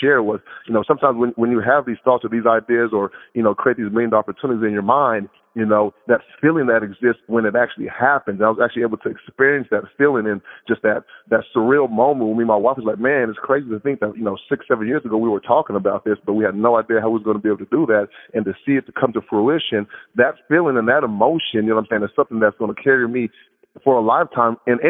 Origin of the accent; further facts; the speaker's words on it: Leavenworth, Kansas, United States; I'm originally from Leavenworth, Kansas, which is pretty much known for the federal penitentiary.